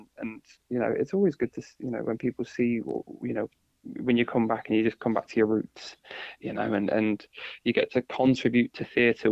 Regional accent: Coventry, West Midlands, United Kingdom; Coventry. I'm from Tyle Hill in Coventry, yeah.

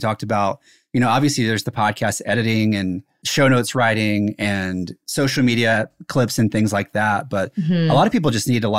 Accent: South Carolina, United States; We grew up in the same town. I didn't know him there, but I grew up in South Carolina.

